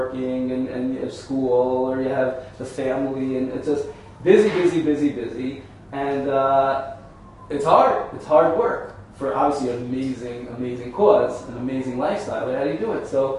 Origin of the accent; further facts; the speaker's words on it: New York, United States; I said, I'm from New York.